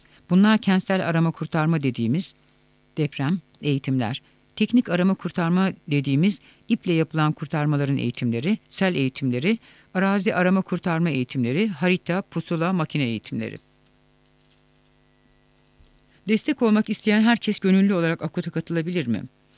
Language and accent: Turkish; Manisa, Turkey; born there; 1970 yılının Şubat ayında Manisa'da dünyaya geldim. Manisalı bir ailenin ortanca çocuğuyum.